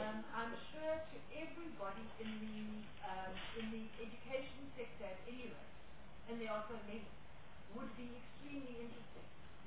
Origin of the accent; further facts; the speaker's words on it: Eastern Cape, South Africa; I come from the Eastern Cape, where, and last week, my colleague and I visited a school in predominantly the constituency that I serve.